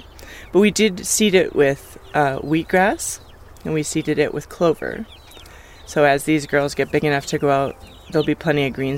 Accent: Bemidji, Minnesota, United States; My parents are both from Cass Lake originally. I was born in Bemidji, and then I kind of ended up back in Bemidji in my high school years and went to college here.

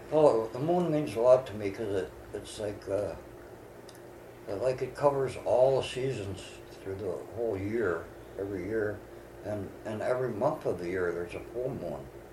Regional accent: Cache Lake, Minnesota, United States; also born or lived in Detroit Lakes; I grew up in Cache Lake.

